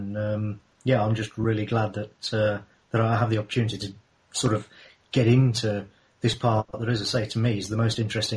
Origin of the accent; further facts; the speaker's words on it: England, United Kingdom; You know, I'm English.